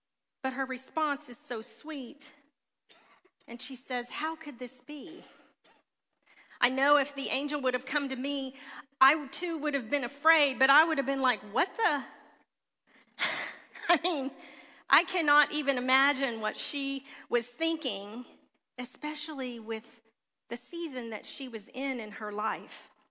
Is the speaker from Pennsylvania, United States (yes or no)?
no; Lake Charles, Louisiana, United States; I dreamed of graduating, of staying in my hometown, which was Lake Charles, Louisiana at the time